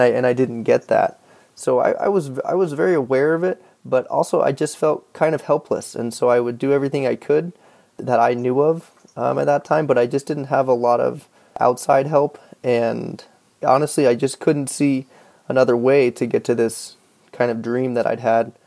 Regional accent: Washington, United States; I grew up in Washington State and always wanted to go to California.

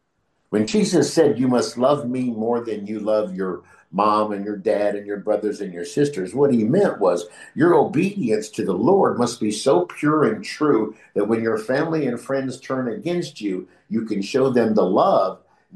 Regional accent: United States; moved away as an adult; now in Negril, Jamaica; sabbatical that brought me to Negril, Jamaica, where I live now. I'm from America, but I live here where I do my missionary work.

